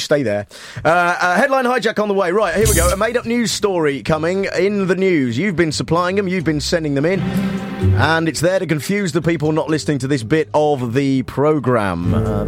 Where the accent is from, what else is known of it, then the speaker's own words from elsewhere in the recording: West Midlands, United Kingdom; Mate, I'm from the West Midlands.